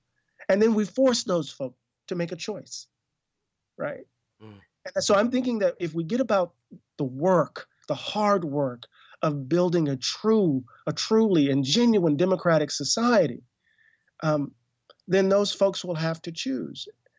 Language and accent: English; Mississippi, United States; I'm an African-American man. I grew up in Mississippi, which is the deep south in the United States.